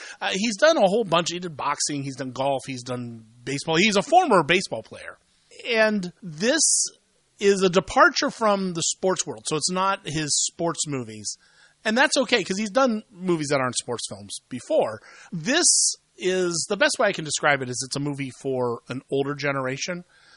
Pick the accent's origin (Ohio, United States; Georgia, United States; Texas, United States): Ohio, United States; And you know, I'm from Ohio, so to me, Christmas decorations mean cold weather.